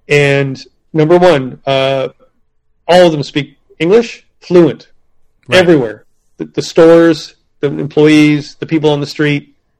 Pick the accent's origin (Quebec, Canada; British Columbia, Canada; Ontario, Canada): Ontario, Canada; I'm from Ontario.